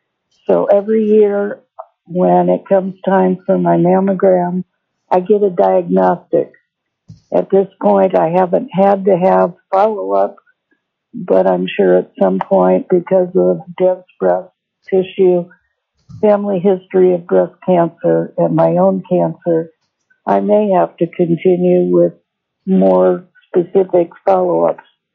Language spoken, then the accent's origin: English; Anchorage, Alaska, United States; I'm from Anchorage, and I'm a breast cancer survivor.